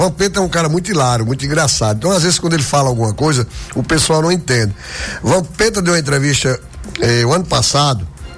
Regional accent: Brazil; Então, assim, a gente torce porque a gente é brasileiro.

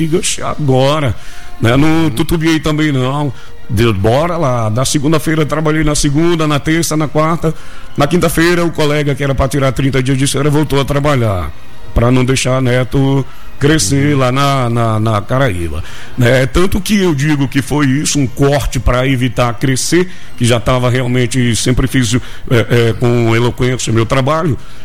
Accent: Bonfim, Bahia, Brazil; eu vou embora pra Bonfim. Lá eu sei quem é policial, lá eu sei quem é bandido, lá é minha terra, e vim embora pra Bonfim.

